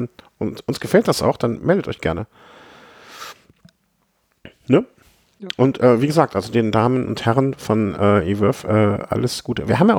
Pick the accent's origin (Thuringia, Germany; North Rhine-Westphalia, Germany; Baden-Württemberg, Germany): North Rhine-Westphalia, Germany; Düsseldorf; born there; Ja, also ich bin ja geborener Düsseldorfer